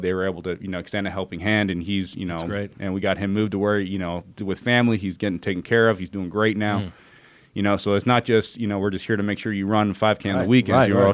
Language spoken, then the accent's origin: English; Miami, Florida, United States; now in Atlanta, United States; because I'm originally from Miami, but I'm moving to Atlanta.